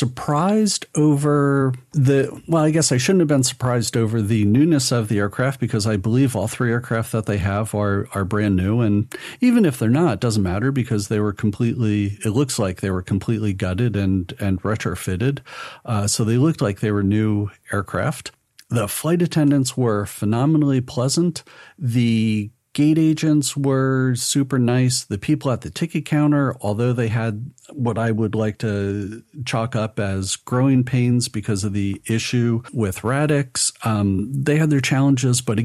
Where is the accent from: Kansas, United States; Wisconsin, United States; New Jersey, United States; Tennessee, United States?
New Jersey, United States; Sorry, I'm from New Jersey, so I get to make fun of them.